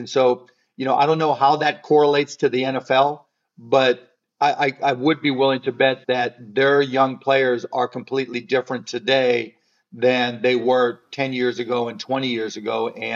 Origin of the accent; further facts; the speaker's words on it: Pittsburgh, Pennsylvania, United States; I remember growing up in Pittsburgh and just having some neighbors that were just so incredibly racist